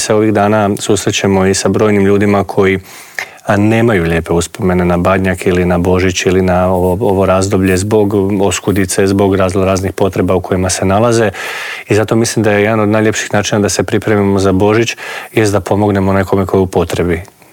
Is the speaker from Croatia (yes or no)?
yes; Slavonia, Croatia; ja sam Slavonac i mi imamo svoje običaje